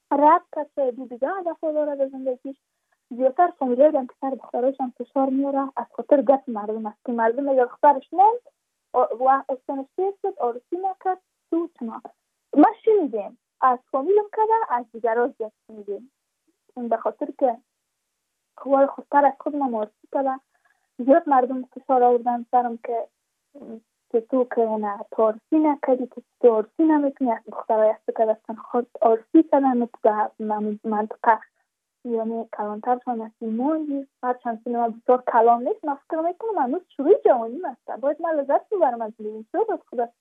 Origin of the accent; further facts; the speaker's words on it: Badakhshan, Afghanistan; چون ما از بدخشان هستیم، یعنی منطقای دور دستش